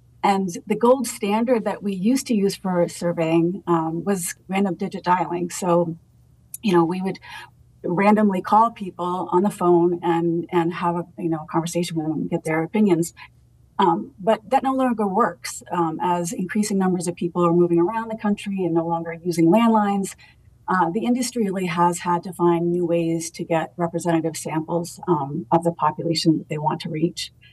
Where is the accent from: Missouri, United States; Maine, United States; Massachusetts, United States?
Maine, United States; And as you probably might pick up on my accent, I am from Maine originally.